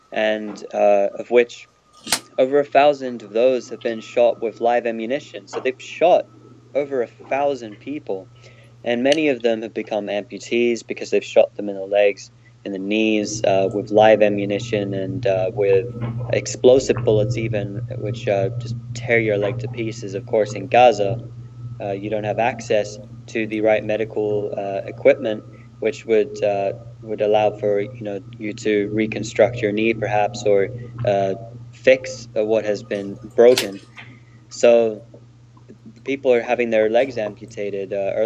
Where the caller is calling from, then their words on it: Leicester, East Midlands, United Kingdom; I'm currently in the United Kingdom in Leicester at this moment, but I'm doing well.